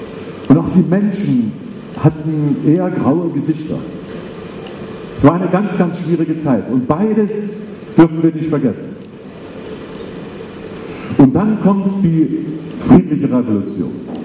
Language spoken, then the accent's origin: German; Germany; Wir kommen aus der DDR. Viele von uns. Ich komme übrigens nicht aus der ehemaligen DDR, sondern ich komme aus der DDR. Und ich habe ein wunderbares Leben gehabt, eine wunderbare Jugendzeit.